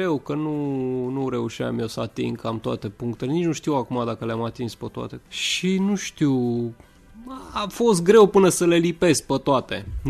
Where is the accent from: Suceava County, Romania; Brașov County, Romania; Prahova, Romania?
Brașov County, Romania; Brașov; now in Bucharest, Romania; Eu am copilărit la Brașov.